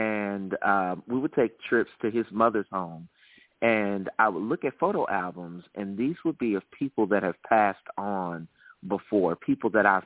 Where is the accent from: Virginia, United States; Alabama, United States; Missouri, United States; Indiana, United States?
Alabama, United States; Birmingham; I am from the South. I am a native of Birmingham, Alabama.